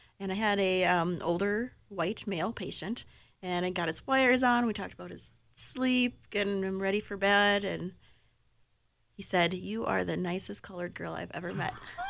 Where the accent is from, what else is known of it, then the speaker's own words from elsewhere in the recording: Minnesota, United States; Maybe it's because I'm Minnesotan